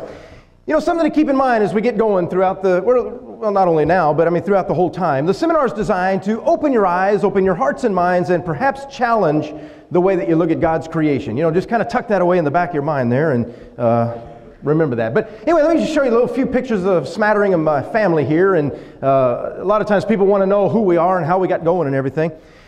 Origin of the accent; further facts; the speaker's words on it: Texas, United States; But we're from South Texas. Now, we show pictures like this to our family.